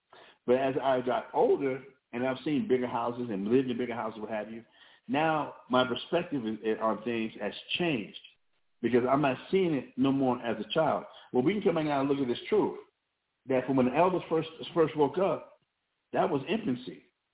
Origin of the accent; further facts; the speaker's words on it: Albuquerque, New Mexico, United States; You know, I remember the house that I grew up in Albuquerque.